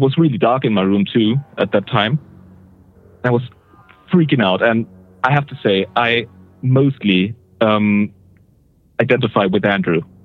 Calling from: Switzerland; from? Awesome. Switzerland?

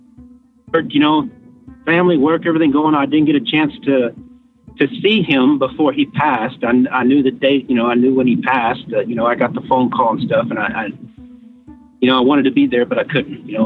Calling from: San Antonio, Texas, United States; San Antonio, Texas.

